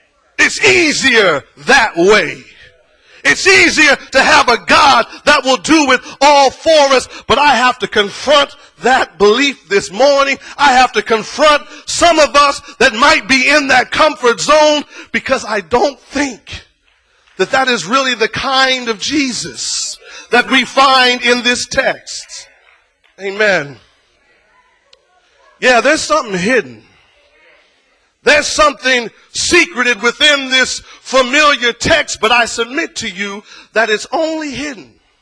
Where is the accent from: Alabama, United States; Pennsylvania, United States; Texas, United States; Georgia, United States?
Alabama, United States; I'm from Alabama.